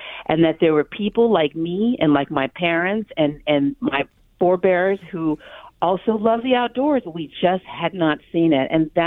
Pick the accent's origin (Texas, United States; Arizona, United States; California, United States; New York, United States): California, United States; I was an early adopter of computer technology growing up in the Bay Area.